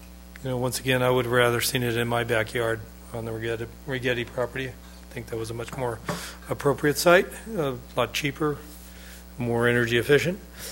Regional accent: Santee, California, United States; I grew up around Santee, and Santee had their water reclamation lakes

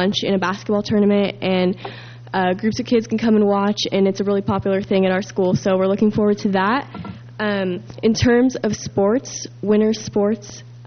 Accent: Morro Bay, California, United States; from Morro Bay

